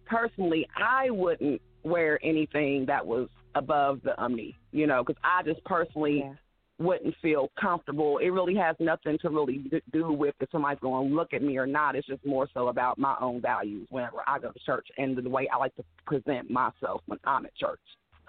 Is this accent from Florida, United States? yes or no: no; New York, United States; born there; also born or lived in West Virginia; and that's how, you know, I was born in New York. But then later on in life, we ended up moving to West Virginia, which was my grandma's, you know, initial home where she was born and raised.